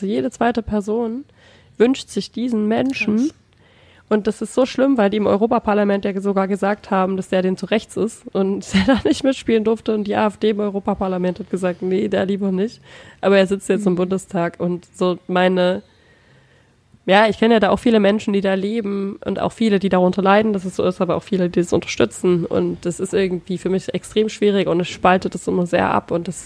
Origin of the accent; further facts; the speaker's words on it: Saxony, Germany; ich komme aus dem Erzgebirge.